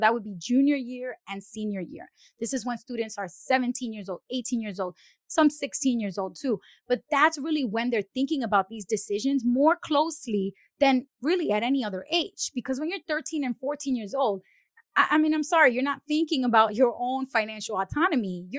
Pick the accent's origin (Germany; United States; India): United States; New York City, New York; I grew up in New York City and Brooklyn. I still to this day don't have my driver's license because we take the subway everywhere.